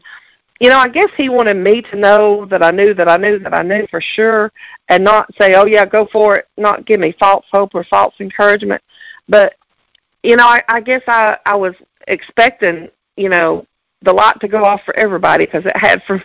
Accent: Maryville, Tennessee, United States; I was born here in Maryville, Tennessee. I've lived here all my life.

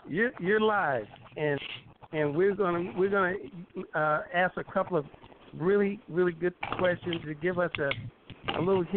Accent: Kansas City, United States; it's been a pleasure growing up in Kansas City

